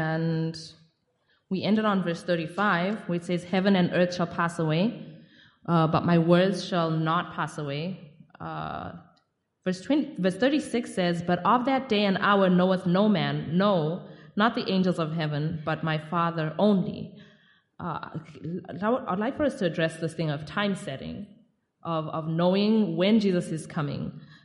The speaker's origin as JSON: {"language": "English", "country": "Zimbabwe", "said": "P.S., I'm from Zimbabwe. Like, we had no problem with Y2K."}